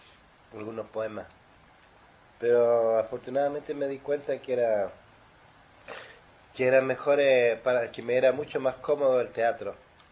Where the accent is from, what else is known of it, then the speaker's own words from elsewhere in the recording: Chile; soy chileno